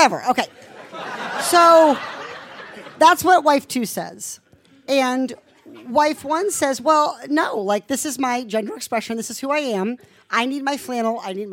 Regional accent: Iowa, United States; I mean, I'm from Iowa. What do you want from me?

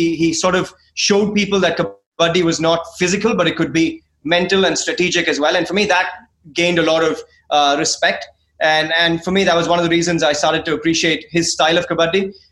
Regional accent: Chennai, Tamil Nadu, India; I'm from Chennai

